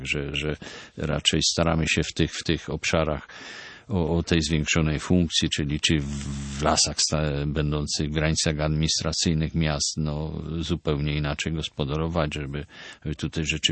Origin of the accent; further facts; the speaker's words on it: Upper Silesia, Poland; w moim terenie, skąd pochodzę, kwestia Górnego Śląska